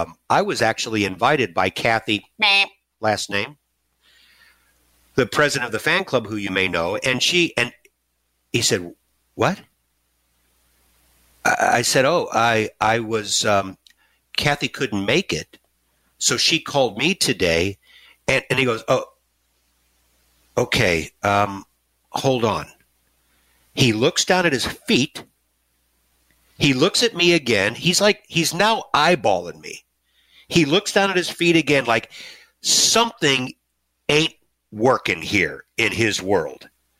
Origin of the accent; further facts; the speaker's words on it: St. Louis, Missouri, United States; I'm from St. Louis.